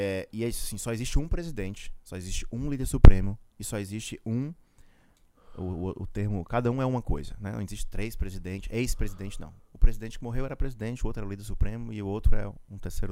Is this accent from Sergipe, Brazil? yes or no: no; Ceará, Brazil; Eu sempre disse o seguinte, nós somos cearenses, brasileiros, somos sobreviventes.